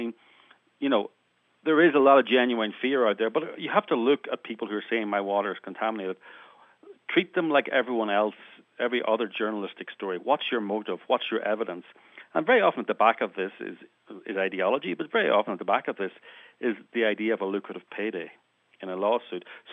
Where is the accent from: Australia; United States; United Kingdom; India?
United Kingdom; Northern Ireland; Well, I'm from Northern Ireland. If you want somebody who's calm and not duking it out, you'll have to go somewhere else.